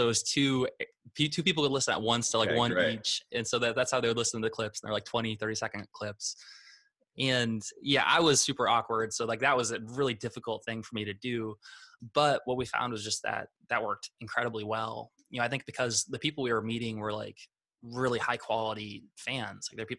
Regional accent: Vermilion, South Dakota, United States; And a lot of people, when I tell them I'm from South Dakota, they're like, wow, like people actually live there. But, you know, we came from South Dakota.

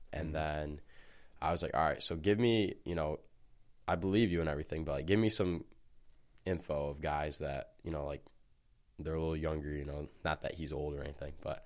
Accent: Lapeer, Michigan, United States; I'm from Lapeer, Michigan, so like 40 minutes from around here.

